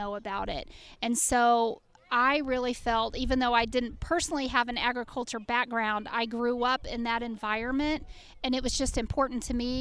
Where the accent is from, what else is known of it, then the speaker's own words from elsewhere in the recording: Pittsboro, North Carolina, United States; I don't really have an ag background personally, but I grew up out in Pittsboro. We moved there when I was six, and so I grew up, I was surrounded by dairy farms